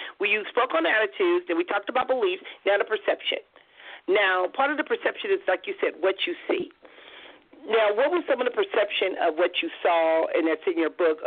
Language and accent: English; Compton, California, United States; Or if I say I'm from Compton, they feel that I'm ghetto.